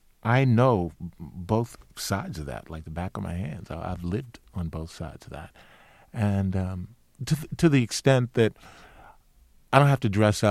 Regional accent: Washington, District of Columbia, United States; I come from Washington, D.C. That's what I'm from. That's where I'm from.

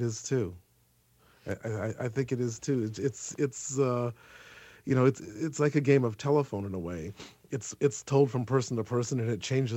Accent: Chicago, Illinois, United States; He was never, I'm from Chicago, where our tastes run more toward blues and rhythm and blues, and his music really had very little impact on my musical life.

